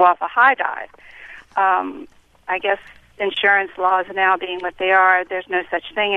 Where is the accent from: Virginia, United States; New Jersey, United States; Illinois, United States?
Virginia, United States; Newport News; now in Williamsburg, United States; I'm from Williamsburg. Yeah. And I grew up in Newport News, and I remember the neighborhood pool that we had.